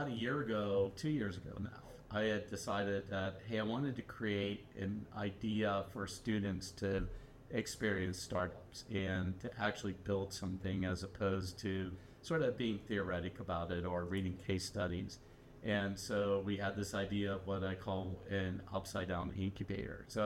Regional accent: Pittsburgh, Pennsylvania, United States; So I grew up in Pittsburgh

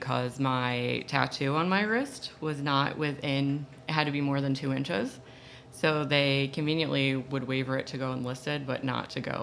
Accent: Syracuse, New York, United States; And Syracuse, I have been born and raised. I was born in Syracuse and then grew up 45 minutes north of here.

